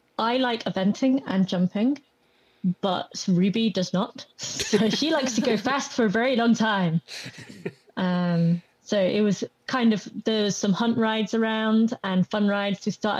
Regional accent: Derby, East Midlands, United Kingdom; now in Edinburgh, United Kingdom; Yeah, I'm from England, from Derby, but I live in Edinburgh now.

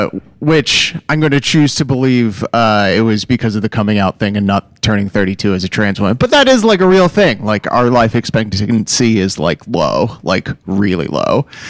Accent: Tennessee, United States; because I grew up in Tennessee, and even though like I had like good, quote unquote, Democrat family

